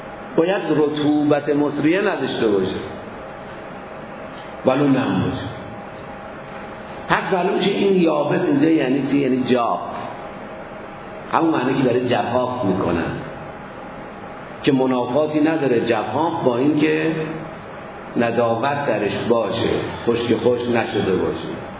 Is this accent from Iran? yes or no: yes; Tabriz, East Azerbaijan, Iran; من بچه تبریزم